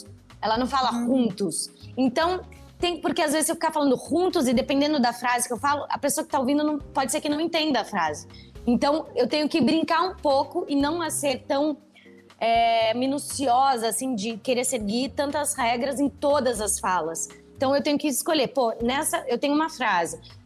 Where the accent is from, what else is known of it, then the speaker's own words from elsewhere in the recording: Brazil; first language Portuguese; eu sou brasileira, então eu penso em português.